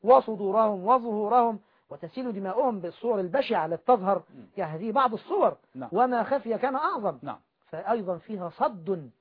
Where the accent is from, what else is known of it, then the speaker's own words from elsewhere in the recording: Egypt; وفي حاجة عندنا في مصر يسموها يعني كحك عاشوراء أو طعام عاشوراء